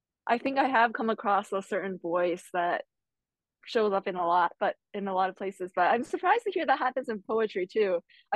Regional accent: New Jersey, United States; I did not. I grew up in New Jersey, but it

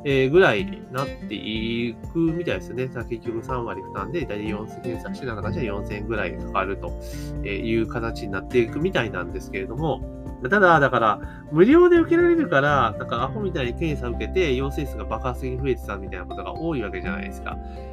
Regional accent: Osaka, Japan; 私大阪なんですけど

